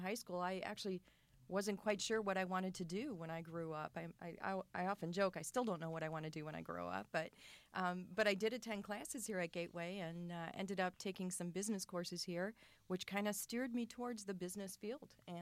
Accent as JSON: {"language": "English", "town": "Kenosha", "region": "Wisconsin", "country": "United States", "tie": "born or raised there", "said": "I was born here in Kenosha and went to schools in Kenosha."}